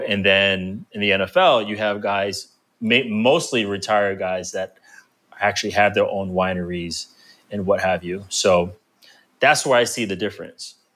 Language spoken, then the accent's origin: English; Providence, Rhode Island, United States; I grew up in Providence, Rhode Island.